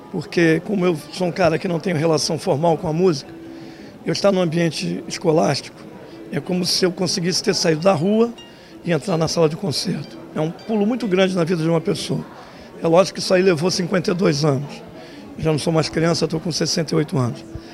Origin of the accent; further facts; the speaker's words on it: Madureira, Rio de Janeiro, Brazil; born there; Eu nasci em Madureira, no Brasil.